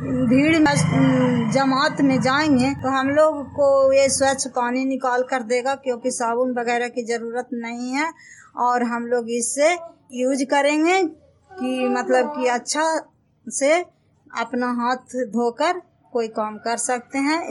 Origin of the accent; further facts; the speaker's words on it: Fatehpur, Bihar, India; घर फतेहपुर है, पंचायत मकरौता है, जिला नालंदा और कराय पसराय प्रखंड की निवासी हूँ